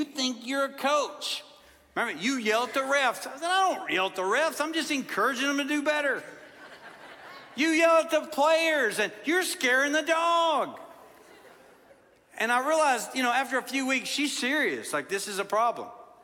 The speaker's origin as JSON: {"language": "English", "region": "Kentucky", "country": "United States", "said": "And so Tennessee's a kind of married into Tennessee, but I'm not from Tennessee. I'm from Kentucky."}